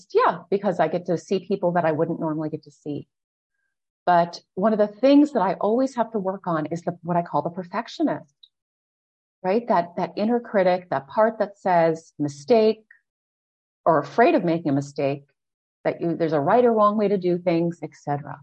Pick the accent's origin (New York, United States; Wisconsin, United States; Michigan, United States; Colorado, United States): Wisconsin, United States; I grew up in Wisconsin. It was freaking cold.